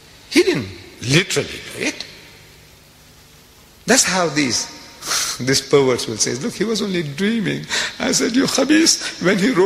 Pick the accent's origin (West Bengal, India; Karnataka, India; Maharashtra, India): Maharashtra, India; Mumbai; My ancestors were Hindus. I come from Bombay, India. My ancestors were Gujarati Hindus.